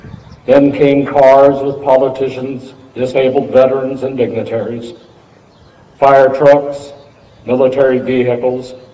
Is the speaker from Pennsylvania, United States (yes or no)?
yes; Erie, Pennsylvania, United States; As a youngster growing up in Erie, PA, I vividly recall the activities surrounding Memorial Day.